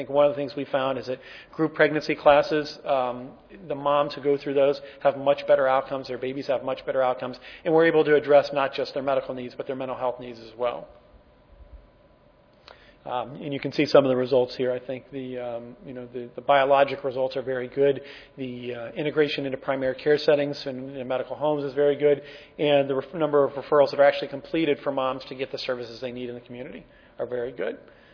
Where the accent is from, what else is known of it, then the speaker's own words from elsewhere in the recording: United States; So as an American, I can say I hate the government, but I sure benefited a lot from it, right?